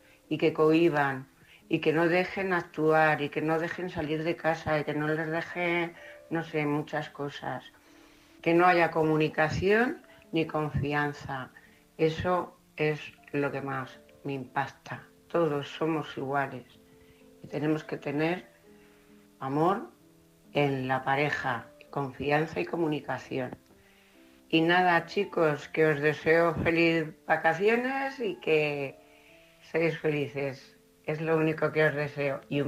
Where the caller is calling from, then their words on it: Cuenca, Castilla-La Mancha, Spain; corresponsal de Cuenca.